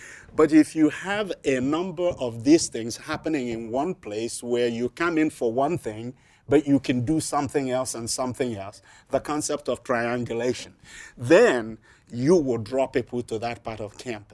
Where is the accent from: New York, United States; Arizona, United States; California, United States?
New York, United States; I came from New York, and I just, you know, liked, you know, coming, popping out of Grand Central Station and having all these people.